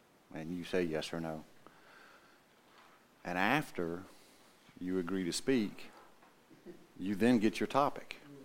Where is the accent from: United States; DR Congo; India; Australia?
United States; South Carolina; from South Carolina.